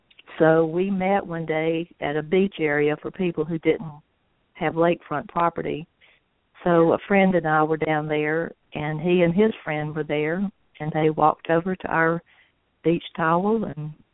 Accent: Birmingham, Alabama, United States; I'm the oldest of four children. I grew up in Birmingham, Alabama, and my mother was a stay-at-home mother, as most were back in the 50s, and my father was an attorney, and I played outside all the time.

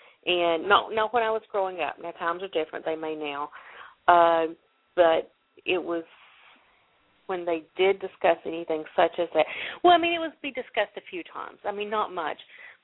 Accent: Kentucky, United States; I grew up in Eastern Kentucky where homosexuality is not looked upon too much.

